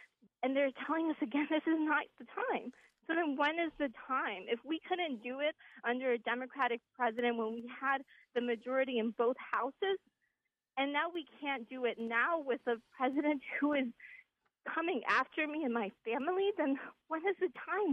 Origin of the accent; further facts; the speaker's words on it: New York, United States; So I come from New York, and when people think of New York, they think of New York City and its, you know, welcoming policies towards immigrants. But I grew up right outside of New York in Westchester County